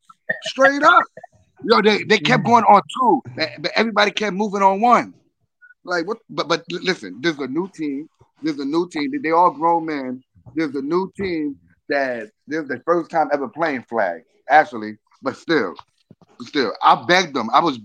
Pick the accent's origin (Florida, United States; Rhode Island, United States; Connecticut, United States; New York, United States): New York, United States; New York City; In Dykeman. That's Dykeman. Upper Manhattan. That's New York City, Upper Manhattan, you know?